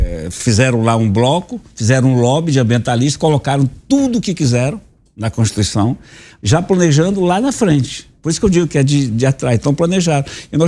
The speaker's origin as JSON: {"language": "Portuguese", "region": "Amazon", "country": "Brazil", "said": "Capaz, sou da Amazônia, capaz, né?"}